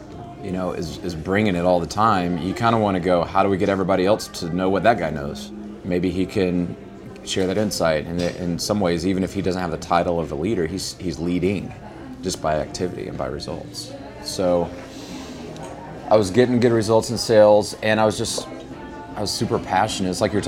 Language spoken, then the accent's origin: English; Texas, United States; But I'm from West Texas, and out there those cars aren't worth anything in a cotton field